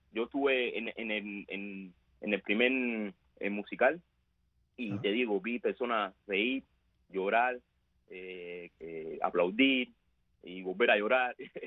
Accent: Cuba; Realmente en Cuba, cuando yo vivo en Cuba, como todos cubanos estamos inconformes

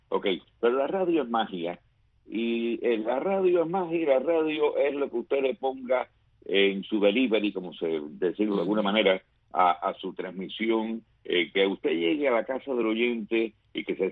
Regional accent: Remedios, Villa Clara, Cuba; a través de Radio Martí yo logré entrar allá en mi pueblo de Remedios.

